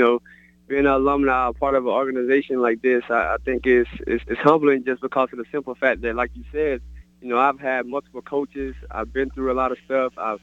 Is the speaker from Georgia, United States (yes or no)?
yes; Swainsboro, Georgia, United States; moved away as an adult; Swainsboro